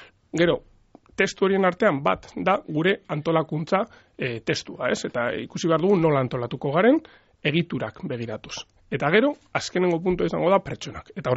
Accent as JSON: {"language": "Basque", "region": "Basque Country", "country": "Spain", "said": "ni Arabarra naiz"}